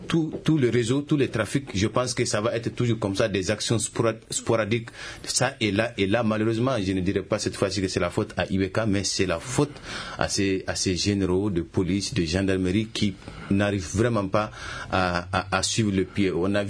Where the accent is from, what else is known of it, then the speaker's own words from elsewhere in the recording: Mali; Ben, je suis un Malien parmi tant d'autres.